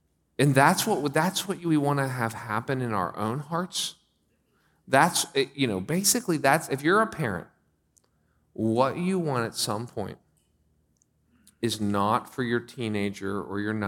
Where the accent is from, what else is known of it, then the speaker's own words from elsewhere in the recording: Pennsylvania, United States; I'm from Pennsylvania.